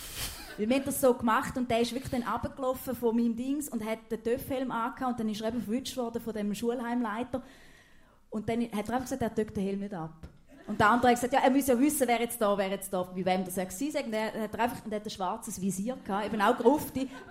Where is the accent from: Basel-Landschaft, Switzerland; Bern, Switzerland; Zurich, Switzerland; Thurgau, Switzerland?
Thurgau, Switzerland; Also ich bin relativ nahe an der Grenze aufgewachsen. Und Konstanz ist ja für uns Thurgauer also das Paradies.